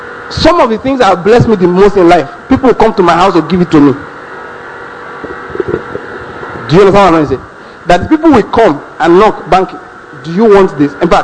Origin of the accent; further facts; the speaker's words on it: Nigeria; I love being a Nigerian. You know what I'm saying? I love the idea. I am a Nigerian. I don't want the British passport at all. I don't want the American one.